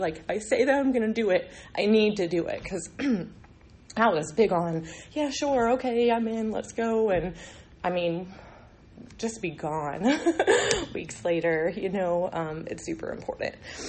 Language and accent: English; North Carolina, United States; also born or lived in Gillette, Wyoming; because I'm from North Carolina. My dad was in the Coast Guard, but we got stationed in Gillette, Wyoming when we all got split up.